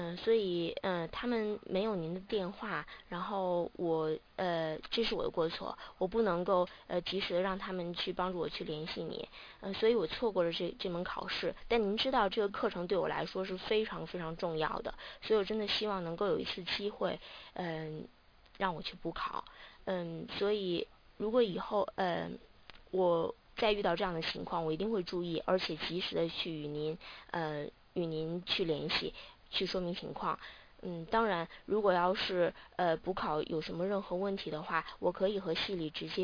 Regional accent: China; 作为一个中国人，我们在小学的时候就学过很多鲁迅的小说

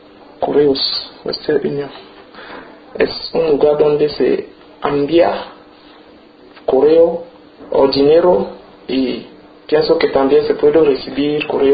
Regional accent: Cameroon; now in Spain; es que en mi país pensaba que un cocinero trabaja de la mañana hasta la tarde

